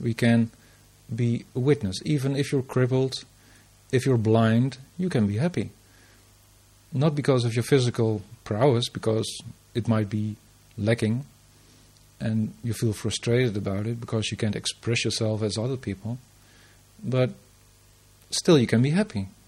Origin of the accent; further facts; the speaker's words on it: Netherlands; English is a second language; I'm not an Englishman, I'm not an American, I'm not an Australian, I'm a Dutchman. So you have to excuse me if I sometimes may use some exotic formulations, some pronounce it a bit differently, and so on.